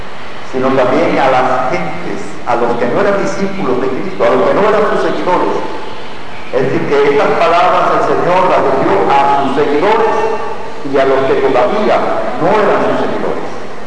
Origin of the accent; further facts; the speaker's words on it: Cuba; Como ya ustedes conocen, soy ciudadano cubano